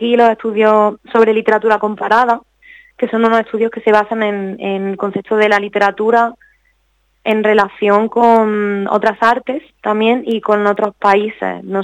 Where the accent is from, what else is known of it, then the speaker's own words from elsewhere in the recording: Torrox, Andalusia, Spain; Torrox, porque para mí es la presentación que más ilusión me hace, ¿no? Presentar en mi casa, en mi pueblo